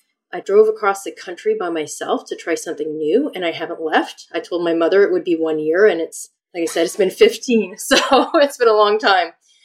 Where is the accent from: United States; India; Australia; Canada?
Canada; Ontario; Yeah, I was born in Ontario in Canada, and I was raised on a tree farm, a really large one.